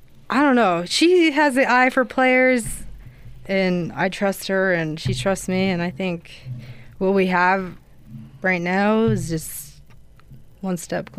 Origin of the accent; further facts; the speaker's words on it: Salt Lake City, Utah, United States; I mean, I grew up in Salt Lake City